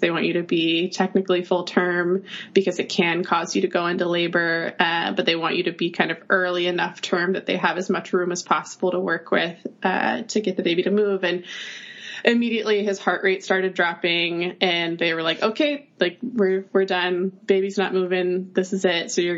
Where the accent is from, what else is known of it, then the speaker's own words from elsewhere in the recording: North Carolina, United States; now in New York, United States; I've been in New York for almost 4 years now. I am from North Carolina originally, and even when I lived in North Carolina, just really felt like I was destined to be a New Yorker.